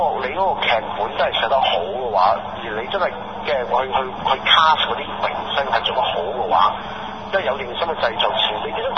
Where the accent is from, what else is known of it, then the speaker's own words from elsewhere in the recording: Hong Kong; 我哋香港人要問自己